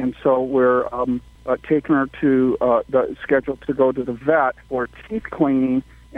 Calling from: Morro Bay, California, United States; I am calling from Morro Bay, California.

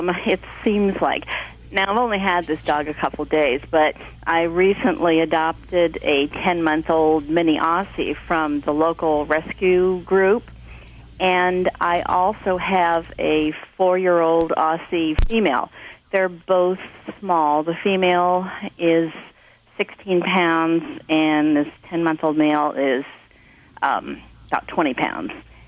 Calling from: Nevada City, California, United States; I'm calling from Nevada City, California.

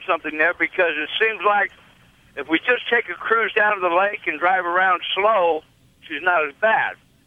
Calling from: Iowa, United States; I'm in Iowa today.

